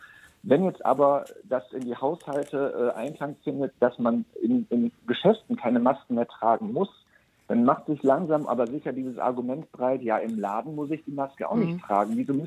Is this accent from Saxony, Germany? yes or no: no; Wuppertal, North Rhine-Westphalia, Germany; also ich komme aus Wuppertal